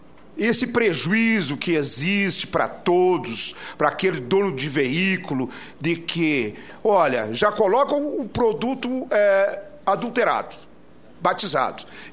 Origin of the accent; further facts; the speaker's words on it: Rio Grande do Sul, Brazil; A questão lá no meu estado, por exemplo, do Rio Grande do Sul